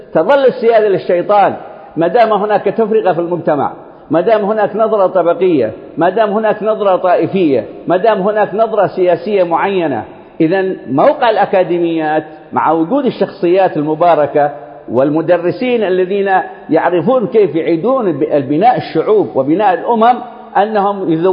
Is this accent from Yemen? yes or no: yes; Yemen; بلدنا اليمن مرت على كل هذه النماذج